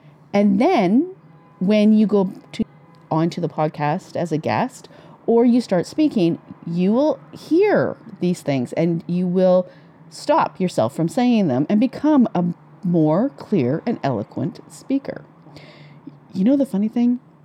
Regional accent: Western Canada, Canada; But I'm Canadian and I'm not about to butcher those accents by pretending to be anything other than from Western Canada.

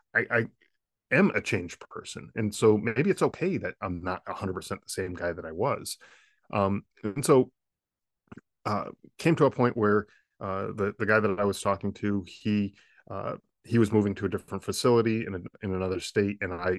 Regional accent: Connecticut, United States; And so I moved out here to Arizona from Connecticut, where I'm originally from.

